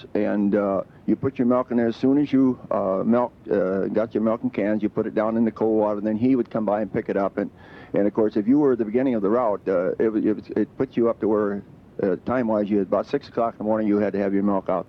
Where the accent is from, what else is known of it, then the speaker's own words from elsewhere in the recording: Rochester, Minnesota, United States; born there; now in Alaska, United States; I was born in Rochester, Minnesota.